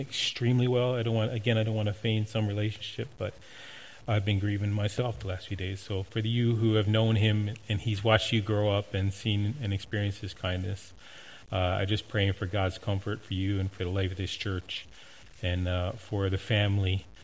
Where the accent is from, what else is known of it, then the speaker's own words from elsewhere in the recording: Newfoundland and Labrador, Canada; it just felt so normal growing up in Newfoundland doing that, you know.